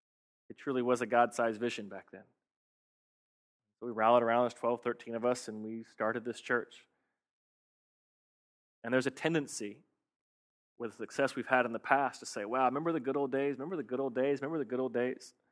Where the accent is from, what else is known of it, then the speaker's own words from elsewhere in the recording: Virginia Beach, Virginia, United States; born there; So I was born in Virginia Beach, and lo and behold, I end up here in Virginia Beach to take over a struggling church plant.